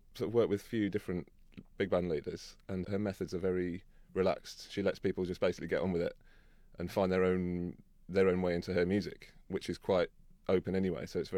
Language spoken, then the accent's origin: English; Birmingham, West Midlands, United Kingdom; I grew up in Birmingham